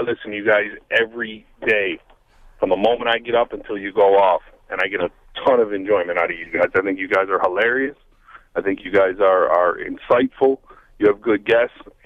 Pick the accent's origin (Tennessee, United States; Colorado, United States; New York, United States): New York, United States; Buffalo; Obviously, I'm from Buffalo, so OJ, you know, we take that a little bit, you know, personal up here.